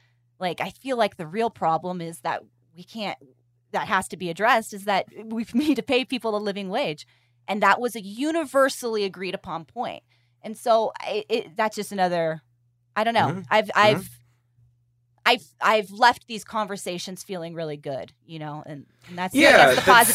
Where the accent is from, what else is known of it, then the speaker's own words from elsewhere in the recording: California, United States; I'm from California, just so you know.